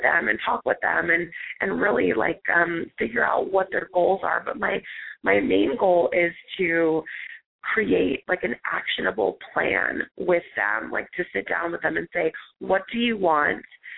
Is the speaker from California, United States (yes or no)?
yes; California, United States; growing up in California, there's a really large Mexican community